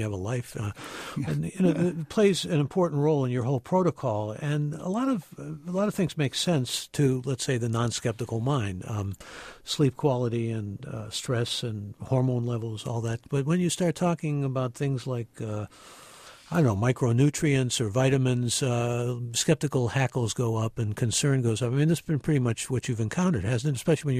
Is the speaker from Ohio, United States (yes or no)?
yes; Cleveland, Ohio, United States; I'm from Cleveland.